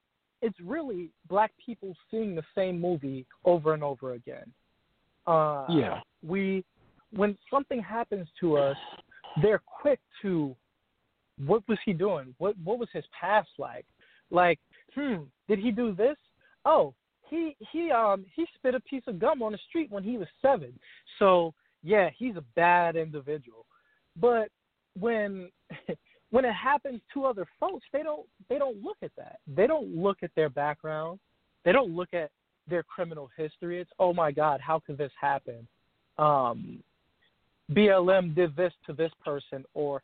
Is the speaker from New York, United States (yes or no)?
yes; New York, United States; I'm a New Yorker through and through. 9/11 affected me deeply